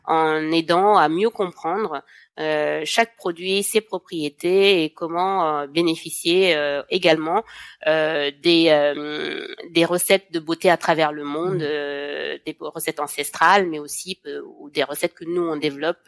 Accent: Senegal; now in France; moi je suis sénégalaise et je vis en France depuis plusieurs années maintenant. Mais je suis issue d'une grande fratrie, mes parents sont au Sénégal où j'ai grandi une partie de ma vie

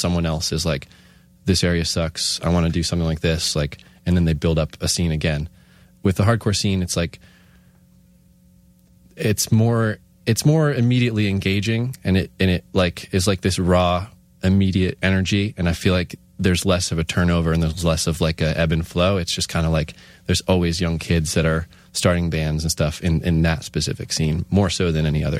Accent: Scranton, Pennsylvania, United States; I grew up in Scranton, and Wilkes-Barre was like far for me.

